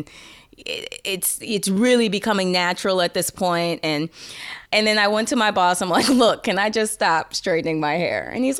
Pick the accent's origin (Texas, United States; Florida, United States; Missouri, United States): Missouri, United States; St. Louis; worked in my hometown, St. Louis, for two contracts.